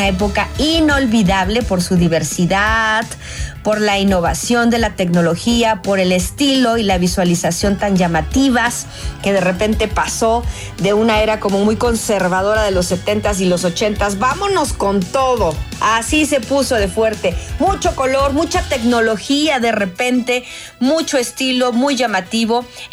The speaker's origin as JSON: {"language": "Spanish", "country": "Mexico", "said": "Y sobre todo nobles y bondadosos como somos los mexicanos."}